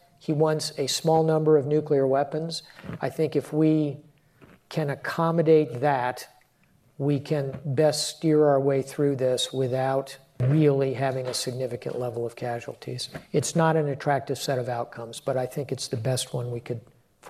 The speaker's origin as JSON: {"language": "English", "town": "Miami", "region": "Florida", "country": "United States", "said": "and I'm from Miami, I speak Spanish, I have traveled extensively in that region"}